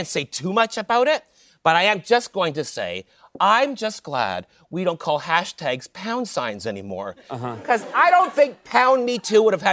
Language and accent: English; Canada